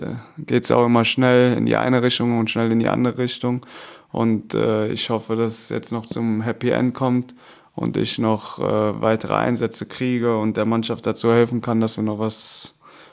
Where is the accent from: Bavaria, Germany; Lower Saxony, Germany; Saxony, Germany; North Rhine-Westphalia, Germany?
North Rhine-Westphalia, Germany; Düsseldorf; born there; ich komme ja aus Düsseldorf gebürtig